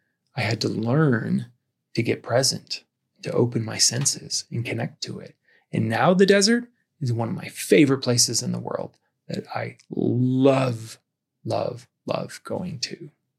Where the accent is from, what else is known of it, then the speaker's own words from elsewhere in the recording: Midwest, United States; I'm from the Midwest. Never thought twice about the desert.